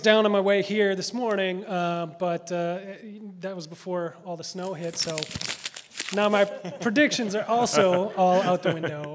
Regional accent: Minnesota, United States; I'm from Minnesota, and we have like 35 different kinds of snow.

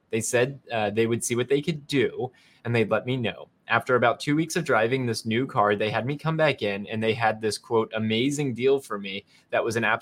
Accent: Mesa, Arizona, United States; born there; I was born in Mesa, Arizona.

